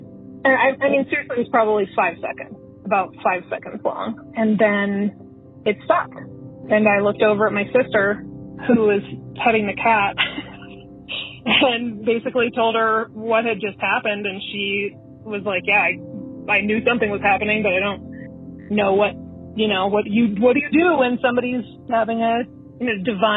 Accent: Denver, Colorado, United States; I am from Denver, Colorado.

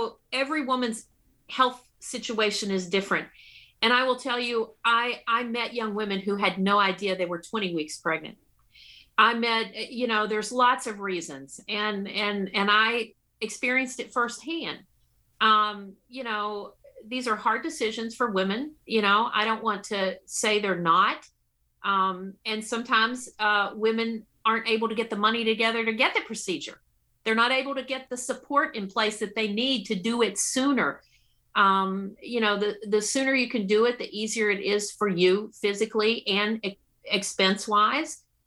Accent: Virginia, United States; which was a proposal out of my home state of Virginia, where I grew up.

